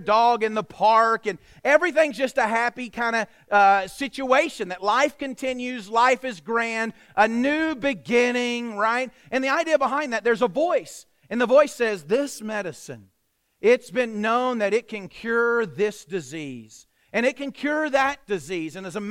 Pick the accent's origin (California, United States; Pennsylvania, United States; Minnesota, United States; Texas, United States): Pennsylvania, United States; When we grew up in Pennsylvania in my high school days, it was a cultural expectation, especially during the winter weather, that when you went into someone's house, you took your shoes off at the entryway